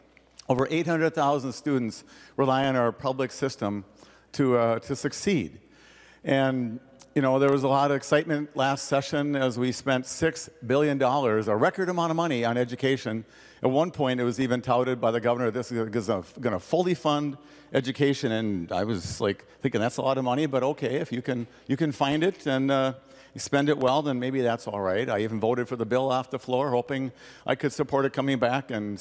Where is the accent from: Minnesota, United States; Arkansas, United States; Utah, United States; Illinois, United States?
Minnesota, United States; Anoka; Growing up in Anoka schools